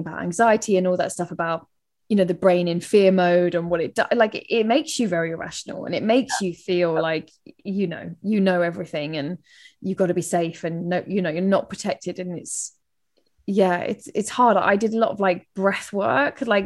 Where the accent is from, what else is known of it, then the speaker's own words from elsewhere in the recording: London, United Kingdom; accent: London; That's my London accent.